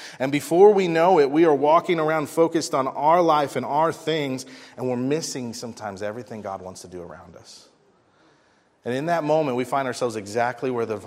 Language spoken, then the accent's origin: English; Ohio, United States; Now, I grew up in Southwest Ohio. We rented a farmhouse.